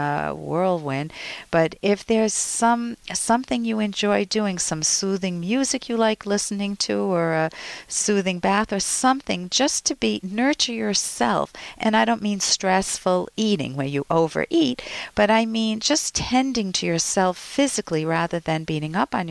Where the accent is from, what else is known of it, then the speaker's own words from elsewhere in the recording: India; now in United Arab Emirates; I are living in the United Arab Emirates. My husband is handsome and has an attractive personality. I am from India.